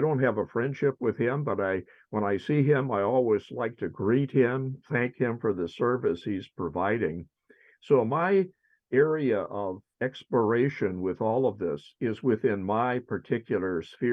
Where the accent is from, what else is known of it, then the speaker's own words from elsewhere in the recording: Ashland, United States; When I was growing up in Ashland, up in the northern reaches of the state